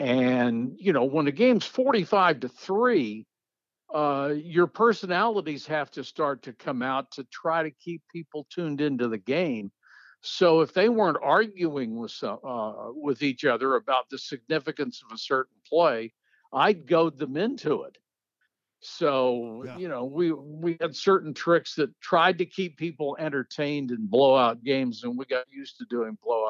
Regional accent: West Virginia, United States; I was this kid from West Virginia that did games, you know, big deal.

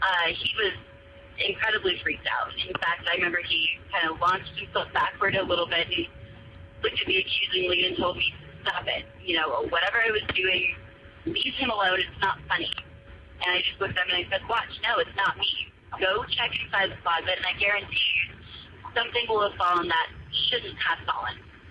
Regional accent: California, United States; I'm from the High Desert in California.

